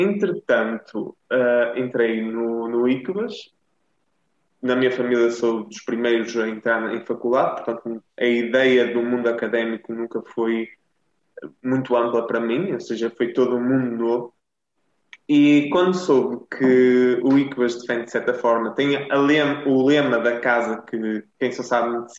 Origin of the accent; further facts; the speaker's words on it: São João de Ver, Aveiro, Portugal; na minha terra natal, em São João de Ver